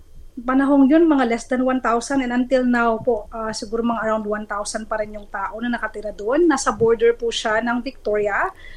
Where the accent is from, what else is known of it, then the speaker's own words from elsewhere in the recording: Central Luzon, Philippines; moved away as an adult; now in Australia; kasi taga Zambales po ako sa Pilipinas.